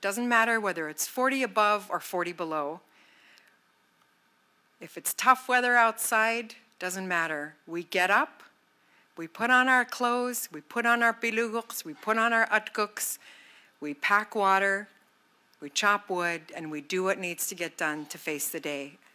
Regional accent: Bethel, Alaska, United States; also born or lived in Aniak; I'm originally from Bethel. I grew up in Bethel and also upriver in Aniak. My mother's family is Yupik from Guiginluk

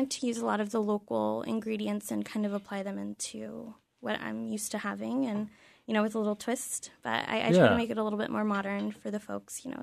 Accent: California, United States; now in Juneau, United States; growing up in California, there's a lot of fresh produce available at all times, you know, and it's a little bit more difficult here in Alaska.

